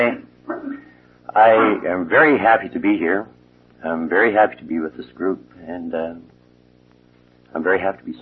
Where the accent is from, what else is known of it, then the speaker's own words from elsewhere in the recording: Canada; now in Malaysia; I'm a kid. I'm a Canadian, and I live in Malaysia.